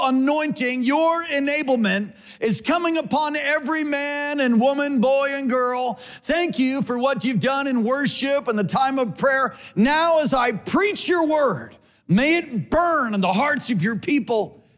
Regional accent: New York, United States; I was growing up in New York. And the Jesus Movement touched New York, touched Chicago, touched all of America.

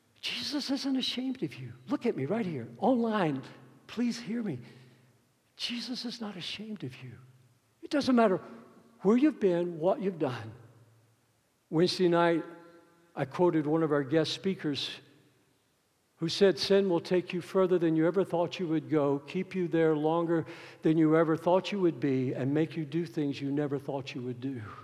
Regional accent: United States; I'm an American. I am a proud Georgia Bulldog

